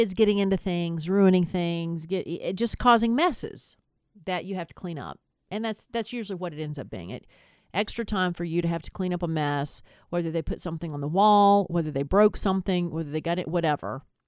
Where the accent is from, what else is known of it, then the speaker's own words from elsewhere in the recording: Southern United States, United States; And yes, I'm a Southerner, so I did get whipped.